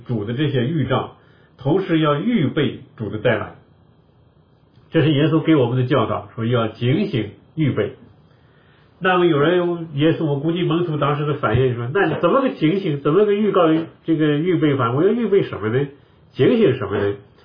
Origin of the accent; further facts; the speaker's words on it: China; 我们中国人也知道